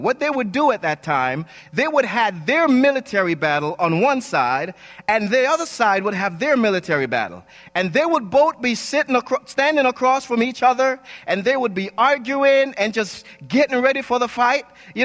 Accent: Jamaica; I grew up in Jamaica, and usually on Saturdays is the day when your parents would go to the market.

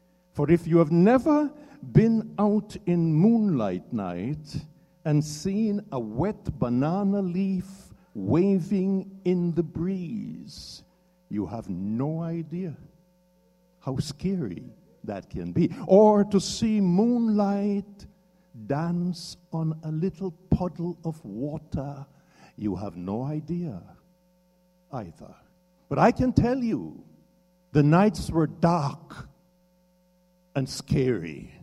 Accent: Bethany, Saint Ann, Jamaica; I come from a little island called Jamaica, and I grew up in the countryside in the remote district of Bethany in the parish of St. Anne. When I grew up in Bethany, there was no electric lights, no electricity at all.

